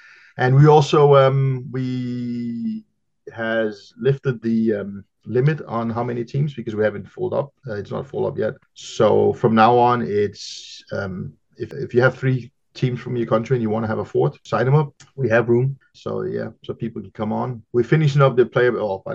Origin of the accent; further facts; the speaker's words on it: Denmark; I mean, I'm from Denmark